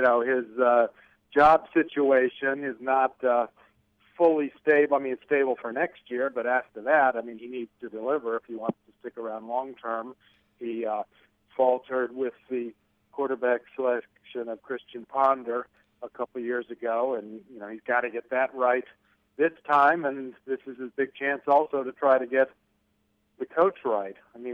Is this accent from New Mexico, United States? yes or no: yes; Albuquerque, New Mexico, United States; Well, I'm not a super hockey guy. I grew up in Albuquerque, we don't know much about hockey there